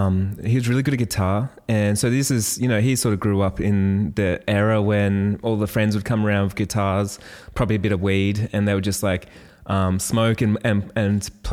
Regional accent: Australia; I'm actually an Australian wedding photographer.

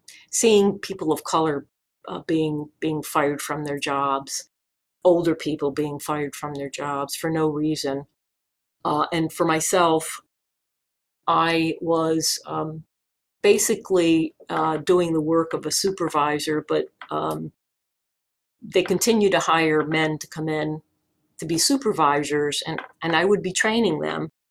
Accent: Connecticut, United States; moved away as an adult; Well, I actually left where I was living in Connecticut when I was 18. I turned 18. I was of age. I got in my car and took off and ended up in Miam

